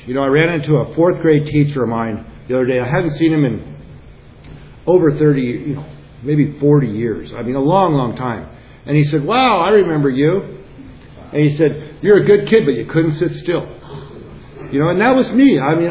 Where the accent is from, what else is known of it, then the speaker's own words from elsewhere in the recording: San Clemente, California, United States; I grew up in South San Clemente in a middle-class family with a loving mother and father who weren't perfect, but they weren't alcoholic. And San Clemente, you know, in the 50s and 60s was a really neat place to grow up.